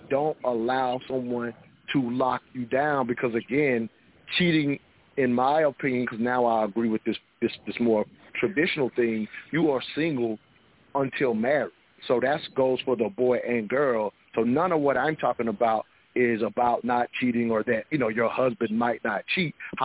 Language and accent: English; the South, United States; I'm from the South, so I'm a little bit aware of it